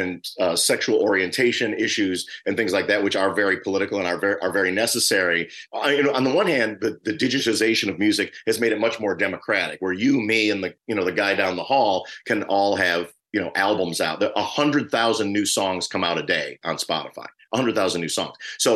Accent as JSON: {"language": "English", "town": "Harlem", "region": "New York", "country": "United States", "tie": "born there", "said": "I was born in Harlem."}